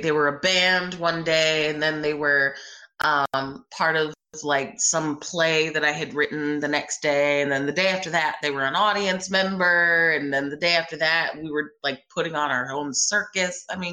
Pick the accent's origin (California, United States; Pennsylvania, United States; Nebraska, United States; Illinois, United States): Pennsylvania, United States; Abington; I grew up in Abington, Pennsylvania, which is a little suburb right outside of Philadelphia.